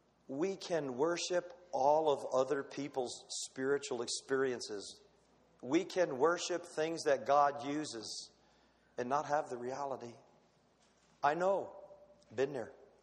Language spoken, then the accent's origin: English; Florida, United States; I was raised in Florida. First thing I did was teach my kids which ones are poisonous, which ones aren't.